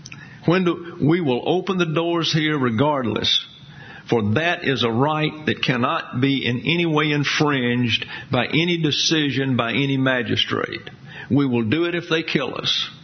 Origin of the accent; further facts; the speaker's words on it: the South, United States; Reminds me of when I grew up in the South.